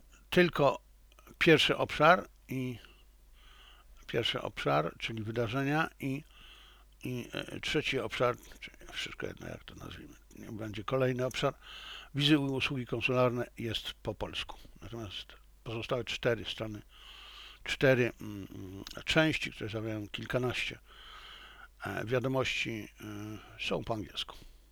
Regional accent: China; also born or lived in Poland; a ja jako Chińczyk i Polak będę oceniał, analizował

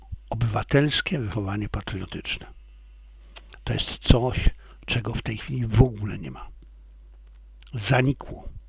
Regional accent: Silesian Voivodeship, Poland; A urodziłem się, wychowałem się na Śląsku na polskiego patriota.

